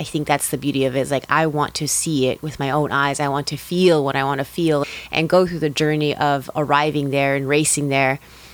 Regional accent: Los Angeles, California, United States; I am born and raised in LA. I come from an immigrant family. We're from Ecuador.

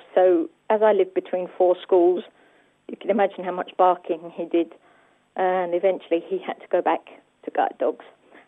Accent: London, United Kingdom; from London, and I have a black Labrador Retriever guide dog called Skye.

